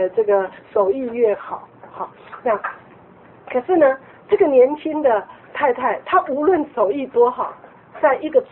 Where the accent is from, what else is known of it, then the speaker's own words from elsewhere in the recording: China; 可是我们中国人呢，因为我们中国人非常的强调孝顺。